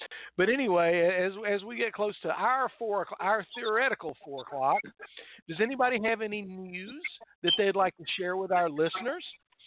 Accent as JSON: {"language": "English", "town": "Morganton", "country": "United States", "tie": "born or raised there", "said": "By the way, there's a phrase from my hometown of Morganton."}